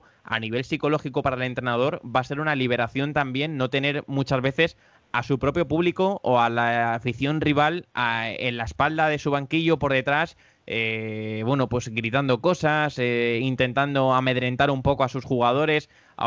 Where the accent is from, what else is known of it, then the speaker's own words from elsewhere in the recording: Madrid, Community of Madrid, Spain; somos los dos de Madrid